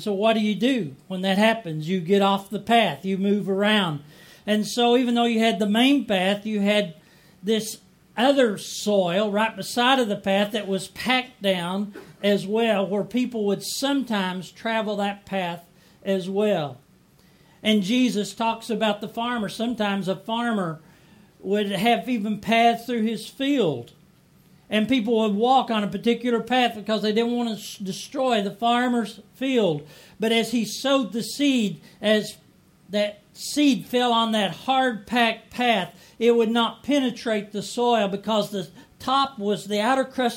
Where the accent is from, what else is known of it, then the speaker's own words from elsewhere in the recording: Kentucky, United States; I grew up in Kentucky. We grew up on a farm, and we often had fields like this.